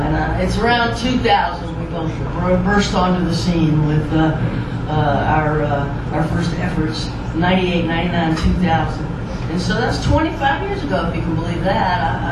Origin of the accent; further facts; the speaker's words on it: Baton Rouge, Louisiana, United States; also born or lived in New Orleans; I'm from South Louisiana. Born in New Orleans, raised in Baton Rouge. A lot of my songs take place on the Gulf Coast.